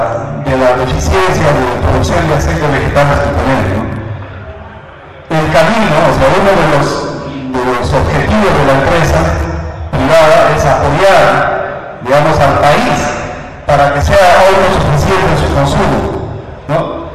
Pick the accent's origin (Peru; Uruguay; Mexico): Peru; Somos más peruanos